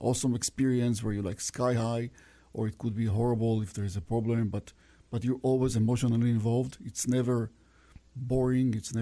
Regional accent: Israel; also born or lived in Ukraine; Well, yeah, I was born in Ukraine, grew up in Israel.

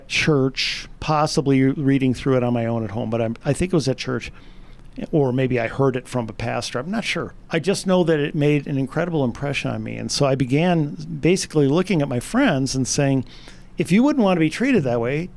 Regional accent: Stoughton, Wisconsin, United States; I grew up in South Wisconsin, a little town called Stoughton, which is just south of Madison.

